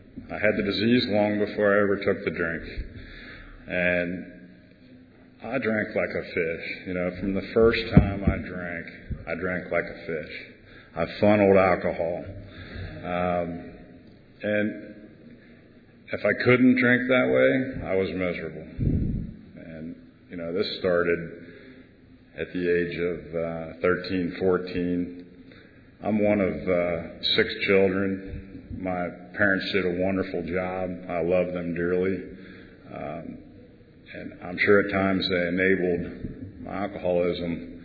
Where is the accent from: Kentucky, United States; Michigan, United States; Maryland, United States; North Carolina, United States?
Kentucky, United States; Southgate; I'm from Southgate, Kentucky.